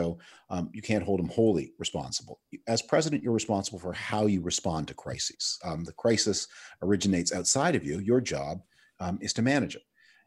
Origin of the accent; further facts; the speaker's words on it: Canada; I'm originally from Canada